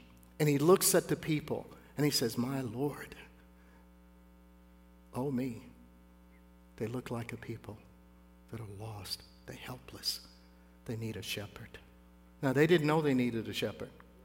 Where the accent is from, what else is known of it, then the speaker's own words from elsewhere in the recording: the South, United States; my amazing background as a black man growing up in the South